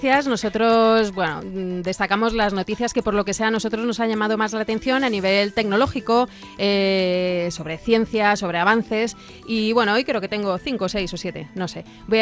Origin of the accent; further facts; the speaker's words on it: Guadalajara, Castilla-La Mancha, Spain; una buena referencia para nosotros que somos de Guadalajara